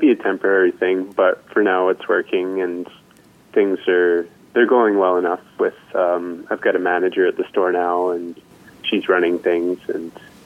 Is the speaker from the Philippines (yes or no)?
no; Quesnel, British Columbia, Canada; I'm originally from Quesnel. So I found my way coming back here in order to teach